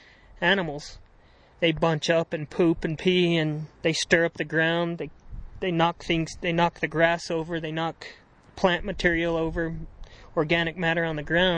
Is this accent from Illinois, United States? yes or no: no; New Mexico, United States; I am a fifth generation rancher. I'm from New Mexico. And I kind of grew up doing it.